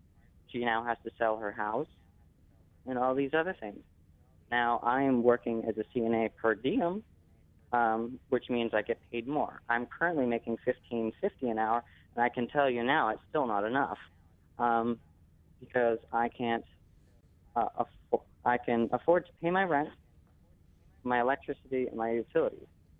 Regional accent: Bangor, Maine, United States; I'm 21 from Bangor. I've been working since I was 13 years old. At the age of 15, I was going to Bangor High

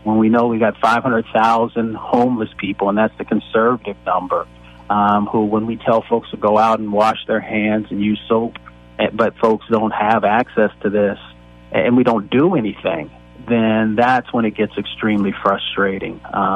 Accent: Appalachia, United States; also born or lived in Michigan; most folks know I grew up in Appalachia and in Michigan, so I still have a lot of family there.

